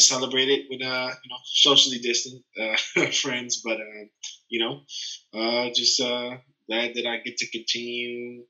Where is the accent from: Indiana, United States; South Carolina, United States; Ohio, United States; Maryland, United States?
Maryland, United States; Baltimore; I'm from Baltimore, Maryland.